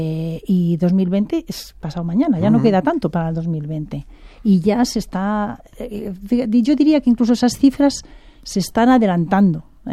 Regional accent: Madrid, Community of Madrid, Spain; Yo soy de Madrid y encantada de estar aquí, por cierto.

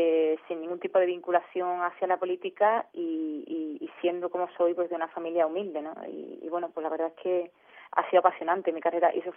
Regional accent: Écija, Andalusia, Spain; porque yo soy de Écija, entonces tenía que estudiar fuera, en Sevilla, a 100 kilómetros de mi pueblo, ¿no?

